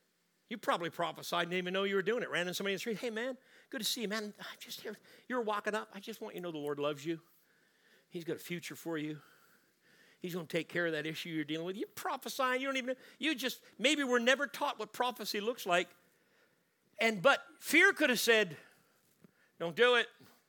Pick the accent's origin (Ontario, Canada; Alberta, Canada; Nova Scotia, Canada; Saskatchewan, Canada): Nova Scotia, Canada; Louisbourg; It was 25, 30 minutes from my hometown, Lewisburg, to Sydney, where I used to go, where all the restaurants were. My hometown didn't have much, maybe two or three restaurants.